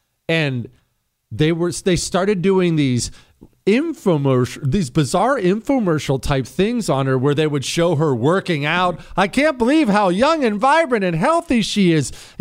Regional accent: United States; born there; I was born in America. No matter what happens here, I intend to die in America.

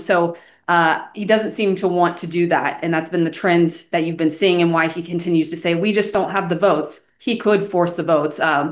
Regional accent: Georgia, United States; Oh, yes, my home state.

